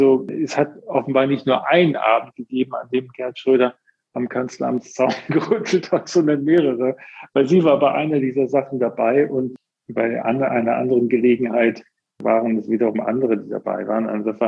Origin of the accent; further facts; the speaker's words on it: Bonn, North Rhine-Westphalia, Germany; born there; Ja, ich bin auch Rheinländer. Ich bin geboren in Bonn und war zuletzt viel in Köln auch.